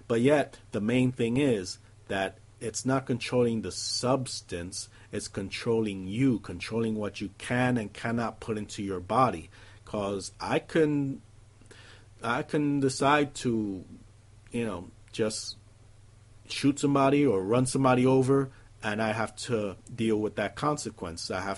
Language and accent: English; Phoenix, Arizona, United States; from Phoenix